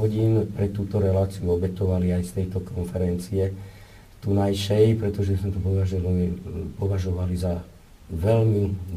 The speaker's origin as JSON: {"language": "Slovak", "town": "Bratislava", "region": "Bratislava Region", "country": "Slovakia", "tie": "born there", "said": "Ja ako pôvodom Maďar, ja sa priznám, ja som sa narodil v Maďarsku, v Bratislave. Narodil som sa na území, ktoré vtedy patrilo Maďarsku. Ja som sa stal Slovákom v 47. roku."}